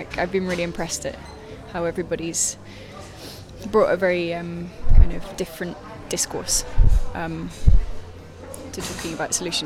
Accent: Edinburgh, Scotland, United Kingdom; now in London, United Kingdom; I'm from Edinburgh, but I live in London

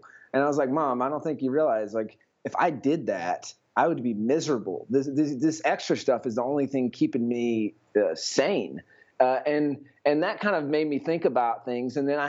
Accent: South Carolina, United States; now in San Francisco, United States; I'm from South Carolina originally. I live in San Francisco now.

